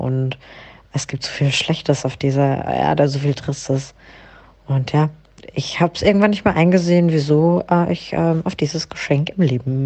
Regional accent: Germany; Ich komme irgendwie aus dem Südosten Deutschlands, mit Migrationshintergrund ja aufgewachsen und dementsprechend auch extrem streng erzogen worden

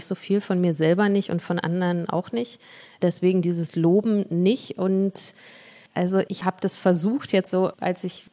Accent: Berlin, Germany; in meinem gewohnten Umfeld, in meiner Heimat, in Berlin und in Marzahn. Also ich grenze das wirklich sehr stark ein und bin sehr heimatbezogen.

